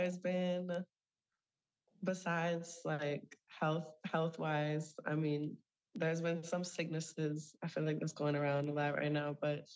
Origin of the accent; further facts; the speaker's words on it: St. Michael, Minnesota, United States; now in Minneapolis, United States; So I grew up in St. Michael, Minnesota. And if you've never heard of the area, that's around Buffalo.